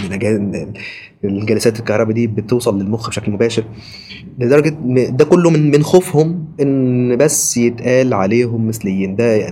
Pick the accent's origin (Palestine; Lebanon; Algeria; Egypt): Egypt; إحنا عندنا في مصر للأسف الشديد السلطة التنفيذية والجهات الأمنية هما بيتحكموا في كل شيء